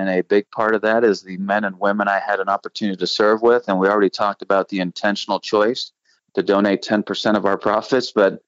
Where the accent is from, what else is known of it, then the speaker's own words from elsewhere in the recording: Pittsburgh, Pennsylvania, United States; I grew up in Pittsburgh. And the Steel City is a great city. It's a great sports city.